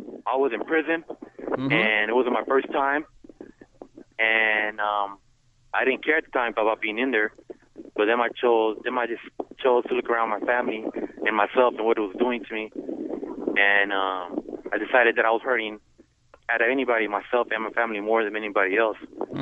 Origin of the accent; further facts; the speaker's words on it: Santa Monica, California, United States; I'm from Santa Monica right here.